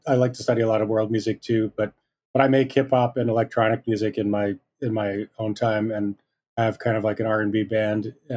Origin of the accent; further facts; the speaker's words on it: Philadelphia, Pennsylvania, United States; Yeah, so I'm mostly from Philadelphia. This is where I grew up.